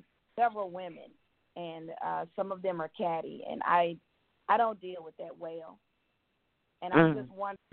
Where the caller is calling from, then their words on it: Georgia, United States; from Georgia.